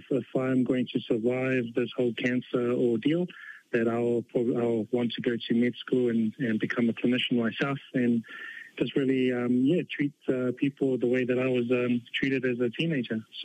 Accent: Mangere, Auckland, New Zealand; So I grew up in Mangere, and as a teenager, I went through, I was diagnosed with left knee bone cancer.

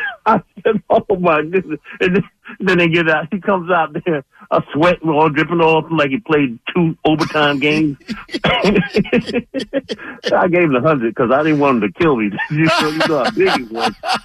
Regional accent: Brooklyn, New York, United States; I'm coming from New York, from Brooklyn, and we dressed a little different.

